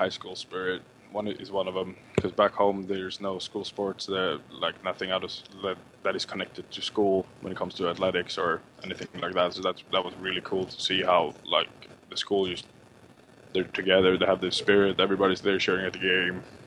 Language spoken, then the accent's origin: English; Sweden; Yeah, it's a little. It's, of course, I'm from Sweden.